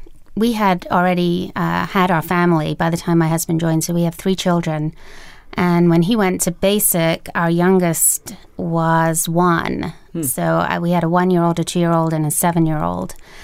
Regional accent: England, United Kingdom; I'm a British citizen. I was born and raised in England, so I really had no knowledge of the U.S. military culture at all.

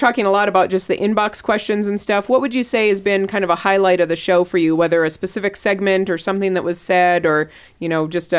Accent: San Jose, California, United States; also born or lived in Mountain View; Yeah, San Jose and Mountain View is where I grew up.

